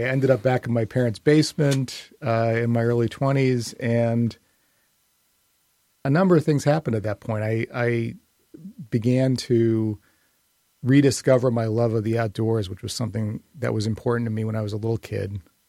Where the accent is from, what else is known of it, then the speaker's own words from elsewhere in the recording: Scarborough, Maine, United States; Well, I grew up in Scarborough, and my family is, you know, Franco-American Sanford shoemakers. But like a lot of kids who are from Maine